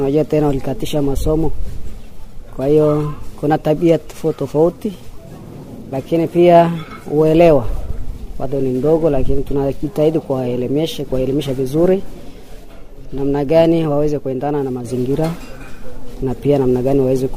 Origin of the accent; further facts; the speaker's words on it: Dar es Salaam, Tanzania; ni mwalimu wa somo la biolojia, natokea mkoa wa Dar es Salaam, kituo kinachoitwa ni shule ya sekondari Mbezini.